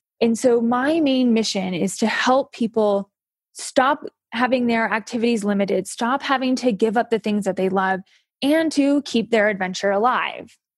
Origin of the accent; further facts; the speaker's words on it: Midwest, United States; So like Kylie said, I'm a transplant from the Midwest. I've lived in the Midwest all my life. We moved here just for more adventure, honestly.